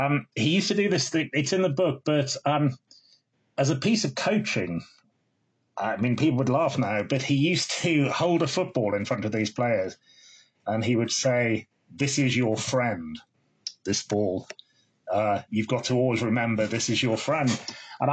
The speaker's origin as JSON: {"language": "English", "town": "Leeds", "region": "Yorkshire and the Humber", "country": "United Kingdom", "tie": "born or raised there", "said": "I grew up in Leeds"}